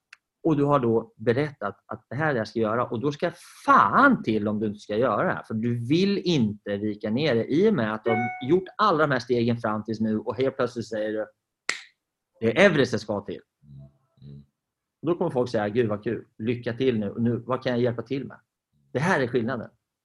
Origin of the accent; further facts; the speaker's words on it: Sweden; Vi är ju svenskar